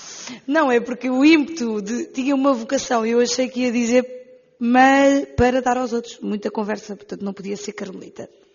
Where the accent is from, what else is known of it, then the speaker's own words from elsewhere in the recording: Portugal; moved away as an adult; tenho 21 anos, venho de Portugal